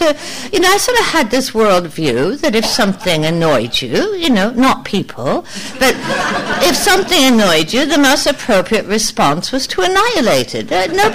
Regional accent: Ontario, Canada; You know, and I spent quite a few years growing up in Northern Ontario.

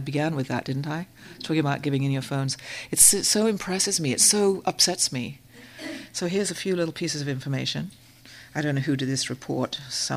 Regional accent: Canada; You know, we're nice and we're Canadian and we kind of like, oh well, you know, okay

